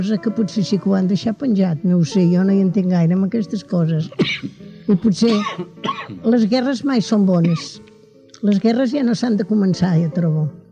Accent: Catalonia, Spain; Jo sóc catalana i m'agradaria que això no es perdés

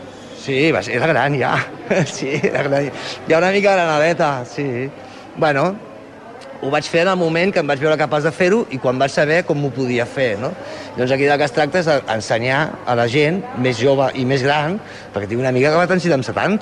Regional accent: Catalonia, Spain; jo soc catalana

